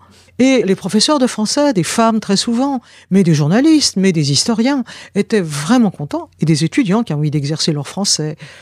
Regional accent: Pays de la Loire, France; Mais dans mon enfance, dans la campagne où j'étais près d'Angers, j'ai pu connaître des gens, des vignerons, des femmes âgées.

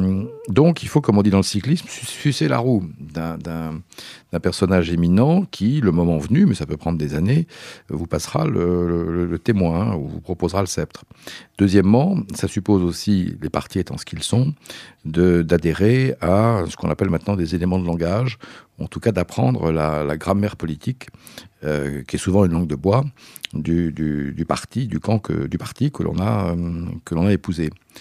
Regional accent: Lyon, Auvergne-Rhône-Alpes, France; D'abord, je suis lyonnais.

